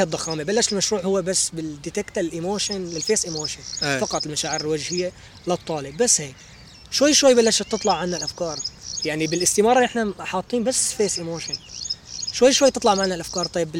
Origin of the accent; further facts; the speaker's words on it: Syria; هلا هون عندنا بسوريا لازم تكون أنت عندك إلمام شامل بأمور البرمجية